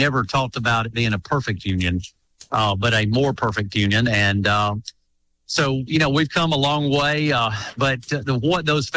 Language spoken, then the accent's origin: English; Haleyville, Alabama, United States; or you're in, you know, Mobile, Birmingham, up in Haleville, my hometown, wherever you are, it's celebrating America.